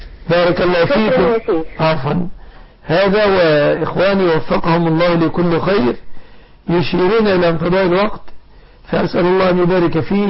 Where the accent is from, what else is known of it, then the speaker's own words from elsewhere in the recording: Egypt; بلادنا مصر